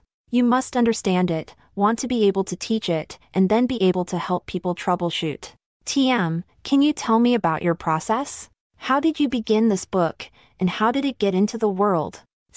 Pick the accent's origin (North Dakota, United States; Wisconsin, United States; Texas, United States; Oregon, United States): Wisconsin, United States; Milwaukee; I'm 54, and I grew up in Milwaukee.